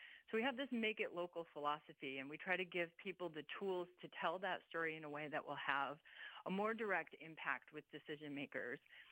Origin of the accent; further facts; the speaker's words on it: Lowell, Michigan, United States; I'm actually a Michigan native. I grew up just outside of Grand Rapids, Michigan, in a little town called Lowell.